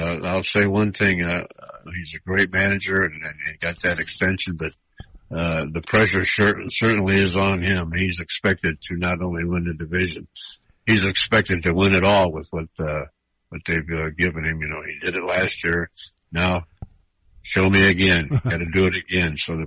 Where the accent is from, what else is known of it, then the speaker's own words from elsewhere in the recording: Akron, Ohio, United States; I like Cleveland. I grew up in Akron. I was a Cleveland fan all my life